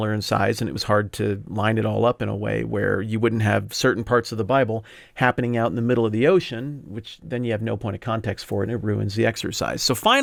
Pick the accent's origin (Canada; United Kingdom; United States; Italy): United States; I dropped it over the top of my home country, the United States.